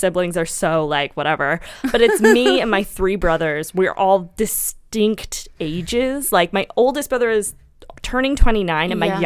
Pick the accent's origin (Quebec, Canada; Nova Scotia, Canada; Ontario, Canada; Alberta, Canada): Nova Scotia, Canada; Dartmouth; We grew up on Cromarty Street. Or Pleasant Street in Dartmouth.